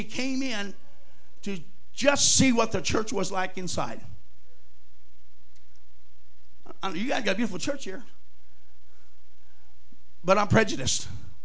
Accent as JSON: {"language": "English", "region": "Oklahoma", "country": "United States", "said": "Gazelles. I'm from Oklahoma. They understand that."}